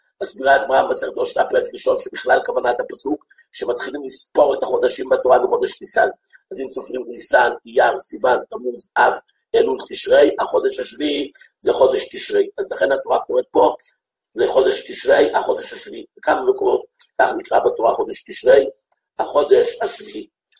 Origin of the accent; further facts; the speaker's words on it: Jerusalem, Jerusalem District, Israel; אני גרתי בתור ילד בשכונת בית וגן ברחוב ברויר